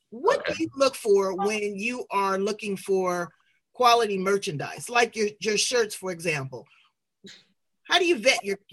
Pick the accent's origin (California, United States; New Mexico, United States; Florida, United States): California, United States; Los Angeles; I'm originally from Los Angeles, concrete jungle.